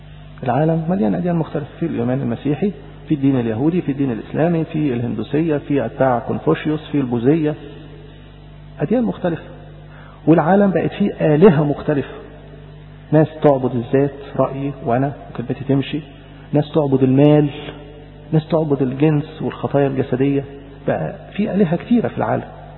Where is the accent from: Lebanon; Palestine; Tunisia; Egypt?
Egypt; احنا كمصريين